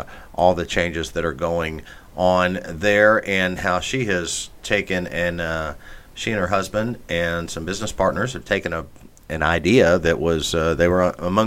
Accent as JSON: {"language": "English", "town": "Louisville", "region": "Kentucky", "country": "United States", "tie": "born or raised there", "said": "They're really great ambassadors for our city and my hometown, LouisvilleKY.com."}